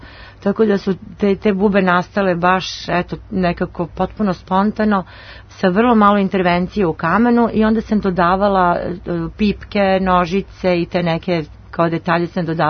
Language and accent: Serbian; Kragujevac, Šumadija and Western Serbia, Serbia; To jeste povratak u moj rodni grad. Ja sam tamo završila gimnaziju i sve što sam do sada radila, ja sam nekako imala potrebu da pokažem Kragujevčanima